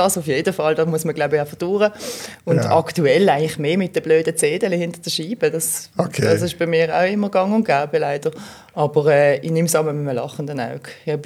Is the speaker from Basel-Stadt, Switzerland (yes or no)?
yes; Basel, Basel-Stadt, Switzerland; In Basel, ja. Im Frauenspital, im Grossbasel muss ich sagen, weil ich bin eigentlich im kleinen Basel aufgewachsen. Aber der Lebensstart war eigentlich im grossen Basel. Und nachher immer im kleinen Basel daheim